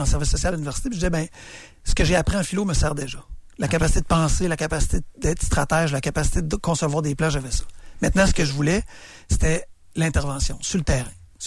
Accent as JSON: {"language": "French", "town": "Quebec City", "region": "Quebec", "country": "Canada", "tie": "born or raised there", "said": "Mais j'ai passé presque 25 ans de ma vie à Limoilou."}